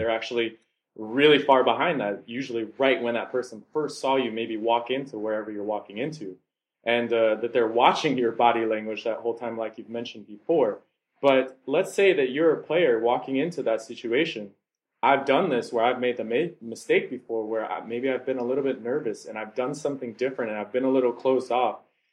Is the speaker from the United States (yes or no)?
yes; United States; now in Serbia; You know, I'm an American, and I just came to Serbia